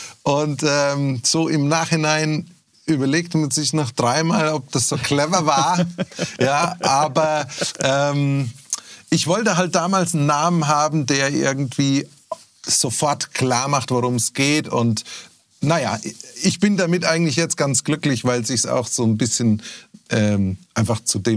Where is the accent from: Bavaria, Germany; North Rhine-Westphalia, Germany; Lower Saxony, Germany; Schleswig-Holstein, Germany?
Bavaria, Germany; Lohr am Main; also born or lived in Würzburg; also bin gebürtig aus Lohr am Main. Das ist schon die oberste Ecke dann vor Aschaffenburg, bevor dann Hessen beginnt, Unterfranken sozusagen. Und bin dann aber... Hab lange Jahre in Würzburg gelebt